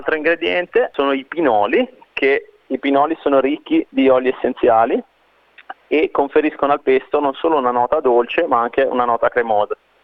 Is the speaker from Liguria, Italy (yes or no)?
yes; Genoa, Liguria, Italy; io sono proprio di Genova, nato in Piazza Tomaseo, quindi proprio centro.